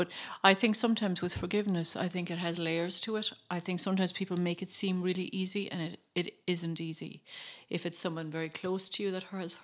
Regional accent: Clare, Munster, Ireland; now in Cork, Ireland; I'm from Clare, County Clare originally. I live in Cork.

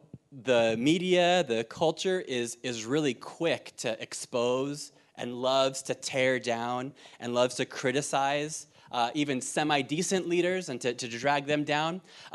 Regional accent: Ireland; moved away; And I say this, I'm gonna say this next thing, as an Irish citizen. I love this country. I've been here 14 years. I'm a citizen. My kids are a citizen. My wife's a citizen. But can I say, like, in Ireland, we know about bad leadership.

